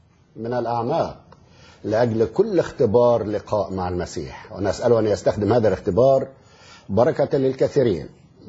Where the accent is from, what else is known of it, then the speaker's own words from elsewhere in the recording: Egypt; من أجل الأحداث الحزينة التي تجتاح بلادنا مصر